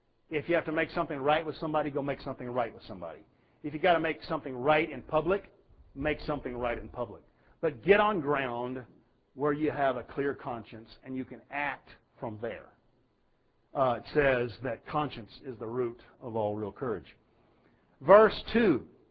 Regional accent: United States; I mean, I'm an American. We're a long way from a king.

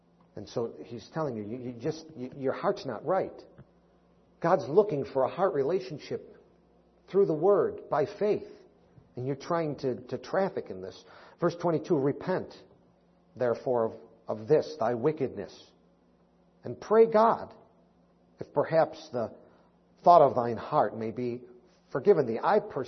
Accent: Missouri, United States; I'm from Missouri. You show me.

